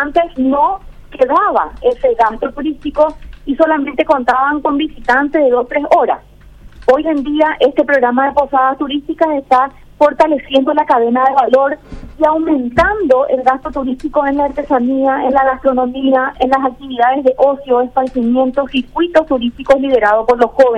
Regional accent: Paraguay; me refiero a cualquiera de nosotros como paraguayos

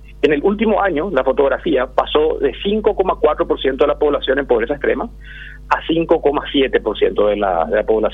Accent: Paraguay; como paraguayos, deberíamos sentirnos orgullosos

